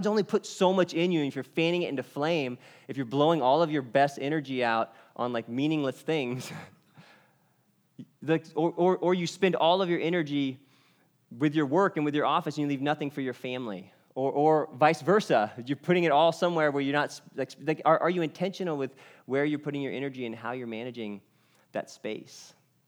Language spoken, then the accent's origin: English; Texas, United States; But I'm from Texas.